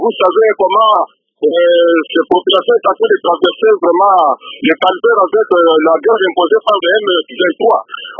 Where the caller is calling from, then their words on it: Kananga, Kasaï-Central, DR Congo; je ne suis pas à Kananga. Je suis de Kananga, mais je suis présentement à Kinshasa.